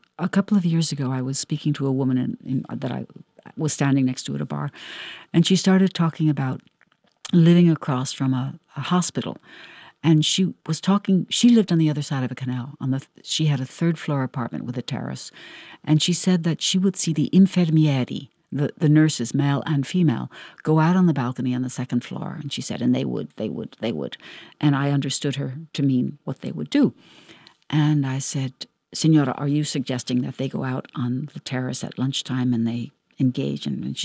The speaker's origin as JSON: {"language": "English", "country": "United States", "said": "And I thought, this is it, that I, as the American, think that the idea of people engaging in some sort of a sexual activity in public is an offense to public decency"}